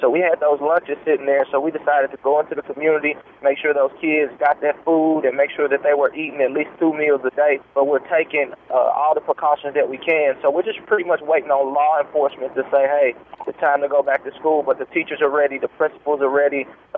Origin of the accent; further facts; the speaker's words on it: Berkeley, Missouri, United States; I'm from Berkeley, and that's about 3 miles away from Ferguson. My high school is actually in Ferguson.